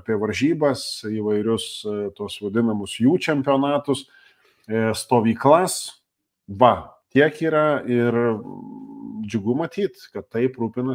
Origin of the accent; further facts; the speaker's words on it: Marijampolė, Marijampolė County, Lithuania; aš iš Marijampolės